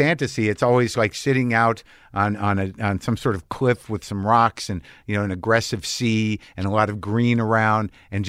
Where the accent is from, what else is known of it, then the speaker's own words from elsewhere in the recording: New Jersey, United States; I come from Jersey, yeah